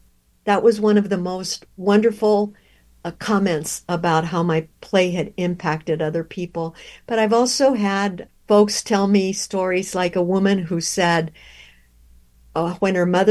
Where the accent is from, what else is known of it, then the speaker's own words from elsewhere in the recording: Alice, Texas, United States; The story is rooted in my own history, growing up in South Texas, in Alice, Texas, population 18,000. And when I was growing up, it was extremely segregated.